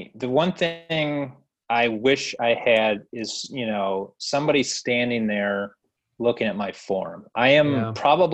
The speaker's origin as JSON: {"language": "English", "region": "Michigan", "country": "United States", "lives_now": "Kentucky, United States", "said": "And I'm from Michigan originally, so I'm cold blooded."}